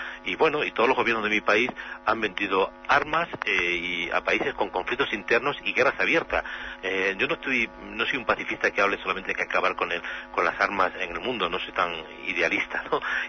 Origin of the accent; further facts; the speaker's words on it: Spain; No se puede permitir que en mi país haya vendido armas